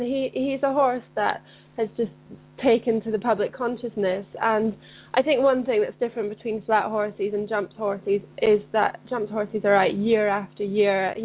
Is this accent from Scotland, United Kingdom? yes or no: yes; Scotland, United Kingdom; I'm Scottish